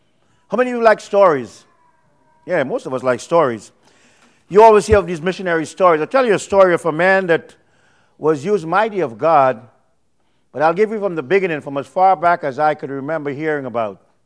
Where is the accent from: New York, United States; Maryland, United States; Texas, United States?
New York, United States; New York City; As you heard … And I came from New York City.